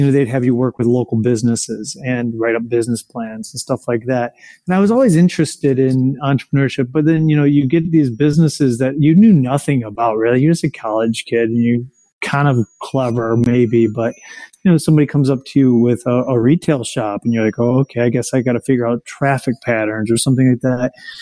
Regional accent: Detroit, Michigan, United States; So first of all, I grew up in an old neighborhood in Detroit. It's called Indian Village, if anybody's around there.

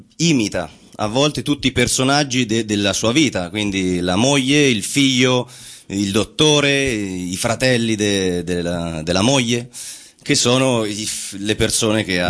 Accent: Umbria, Italy; Non sono napoletano, io sono umbro.

